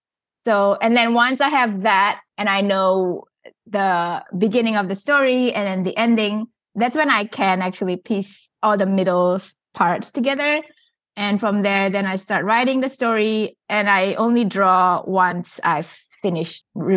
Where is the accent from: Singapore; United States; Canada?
Singapore; So I grew up in Singapore, where hungry ghosts is pretty big.